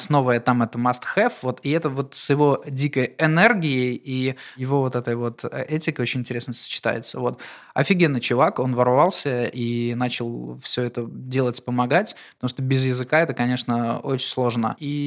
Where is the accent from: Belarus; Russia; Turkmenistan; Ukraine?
Belarus; и я сам белорус. И в итоге я вернулся в Беларусь, заехал к родителям.